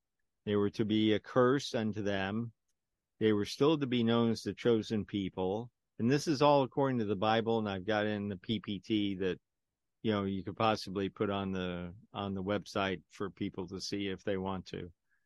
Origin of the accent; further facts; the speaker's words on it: California, United States; I'm from California, right? And so they say, oh, you're from Cali.